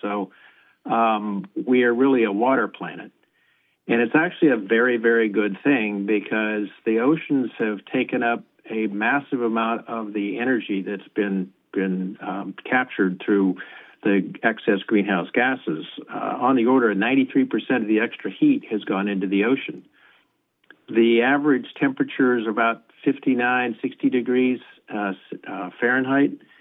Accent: Illinois, United States; I grew up in Illinois, which is kind of a long ways from the ocean

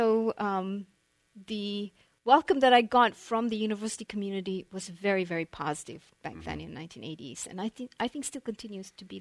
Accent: Malaysia; accent: British; I came here from Malaysia. Malaysia was a British colony, and the only difference was that we have a different dialect. So I had a British dialect more, but I still have a little bit after all these years and coming here.

